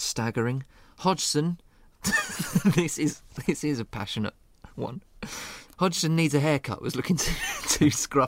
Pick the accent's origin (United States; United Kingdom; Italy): United Kingdom; England; As an Englishman, as a football fan